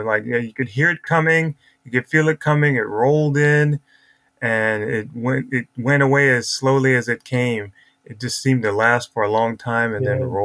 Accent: California, United States; we're from California and we know what real earthquakes are.

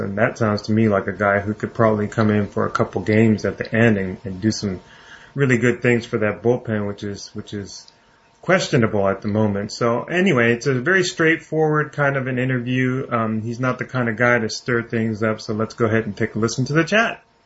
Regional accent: Wyoming, United States; born there; Well, I was born in Wyoming, but that's beside the point.

